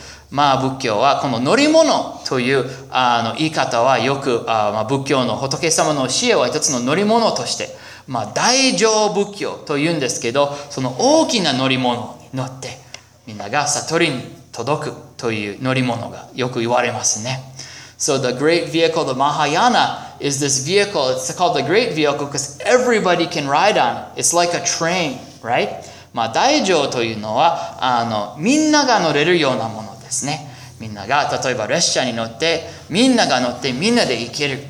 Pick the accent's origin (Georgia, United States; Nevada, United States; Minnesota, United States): Minnesota, United States; I grew up in Minnesota, small town, where my biggest hazards learning how to drive were two things.